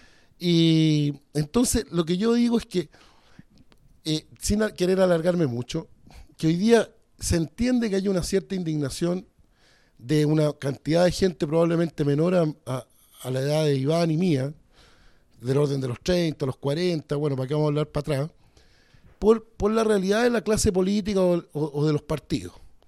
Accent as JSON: {"language": "Spanish", "country": "Chile", "said": "todavía tenemos como chilenos una reserva espiritual, coraje"}